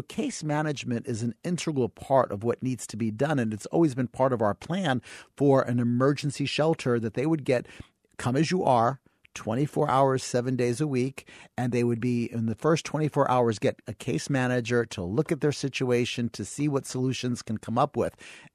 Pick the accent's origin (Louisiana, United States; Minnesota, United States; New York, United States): New York, United States; Brooklyn; I'm from Brooklyn, so service on the hour is a good thing.